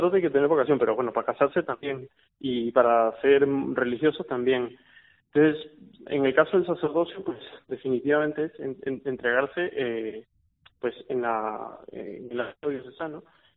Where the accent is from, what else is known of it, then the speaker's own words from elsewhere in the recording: Guayaquil, Guayas, Ecuador; also born or lived in Pamplona, Spain; yo soy de Guayaquil, de Ecuador, pero yo vivía en Pamplona